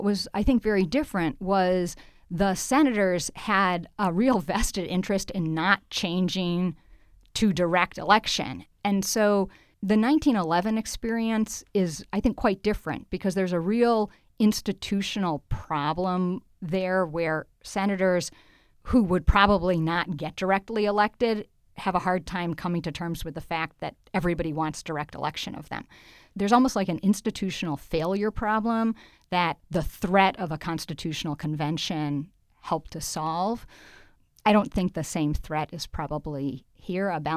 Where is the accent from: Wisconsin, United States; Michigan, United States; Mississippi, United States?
Wisconsin, United States; now in Massachusetts, United States; I grew up in Wisconsin, and I even remember how we had the very first election that I went to vote in the primary when we had the caucus system.